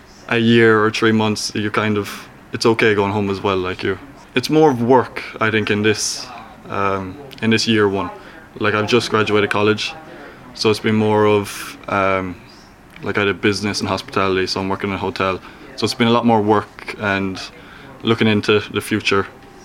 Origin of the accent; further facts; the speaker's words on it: Ennis, Munster, Ireland; now in United States; I'm from Ennis in County Clare, and I'm 23 years old.